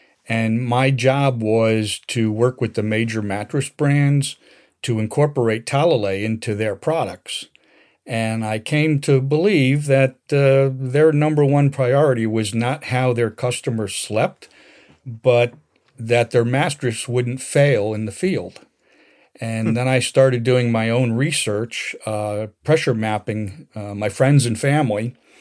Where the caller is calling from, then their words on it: Newtown, Connecticut, United States; I'm calling from Newtown, Connecticut